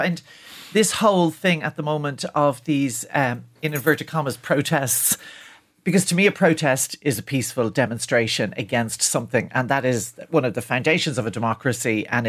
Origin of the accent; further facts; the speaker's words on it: Ireland; I don't recognise it and I don't think this is what being Irish is about.